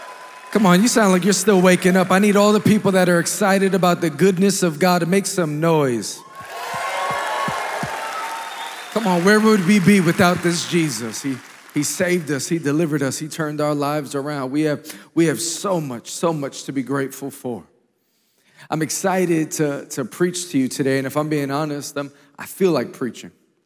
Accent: New York City, New York, United States; I come all the way from New York City

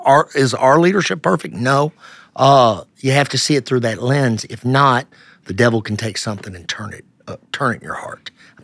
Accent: United States; I'm pro-America. I'm an American, red, white, and blue, 100%.

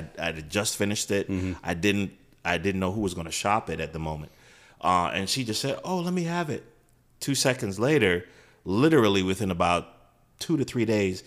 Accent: Brooklyn, New York, United States; And I was living in New York. I'm from Brooklyn.

